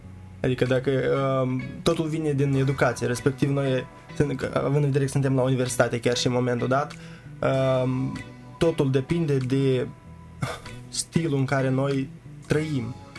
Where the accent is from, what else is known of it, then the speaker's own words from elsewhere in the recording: Chișinău, Moldova; chiar și în sat când plec acasă, că sunt din Chișinău